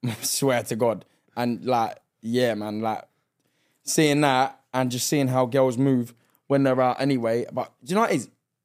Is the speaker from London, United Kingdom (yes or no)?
yes; London, United Kingdom; Well, I'm actually from West London.